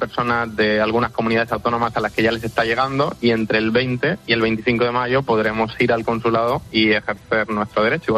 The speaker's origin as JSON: {"language": "Spanish", "country": "Spain", "said": "somos muchísimos los españoles y españolas que vivimos en el exterior"}